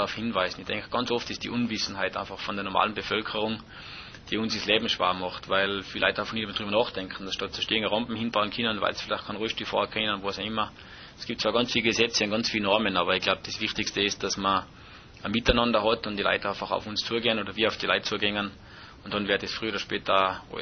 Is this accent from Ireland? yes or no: no; Salzburg, Austria; Ich bin im Salzburger Lungau aufgewachsen